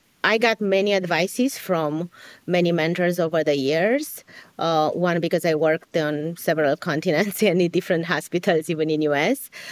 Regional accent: Transylvania, Romania; now in United States; I was born in Europe, so I'm from Transylvania, both me and my husband.

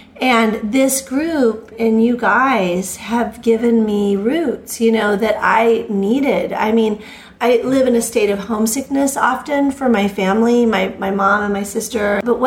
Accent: California, United States; now in Texas, United States; I guess I still kind of feel like I'm still from California.

